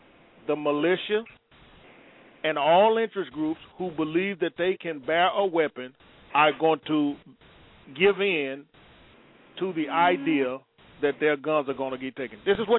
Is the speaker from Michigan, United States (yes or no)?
yes; Benton Harbor, Michigan, United States; Now, this is first-hand knowledge because I'm from Benton Harbor, Michigan. I sat on that council for 6 years as a commissioner.